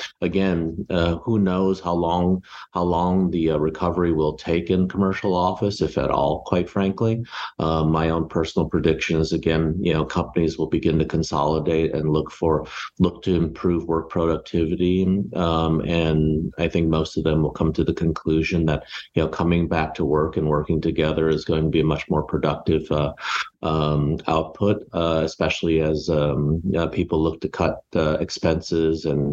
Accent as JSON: {"language": "English", "town": "Hoboken", "region": "New Jersey", "country": "United States", "tie": "born or raised there", "moved": "yes", "said": "And then having been born and raised in Hoboken, New Jersey, and grown up on the East Coast and then migrating west"}